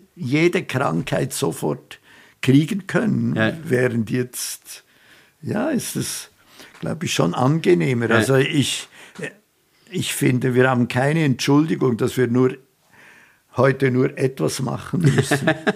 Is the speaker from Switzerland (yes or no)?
yes; Switzerland; als Schweizer